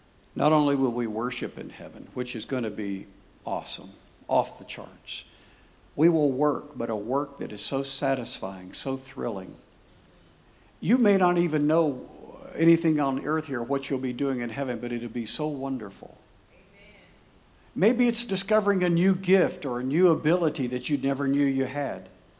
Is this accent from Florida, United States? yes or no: yes; Daytona Beach, Florida, United States; And we grew up in Daytona Beach, so she collected shells.